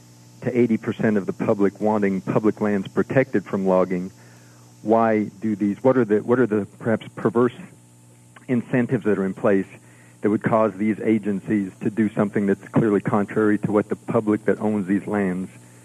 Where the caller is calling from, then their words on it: Paoli, Pennsylvania, United States; I'm calling from Paoli.